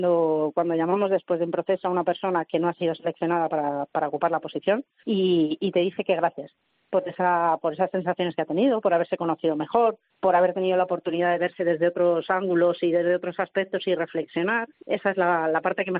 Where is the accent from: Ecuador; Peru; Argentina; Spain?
Spain; eso es un poco parte de nuestra cultura como españoles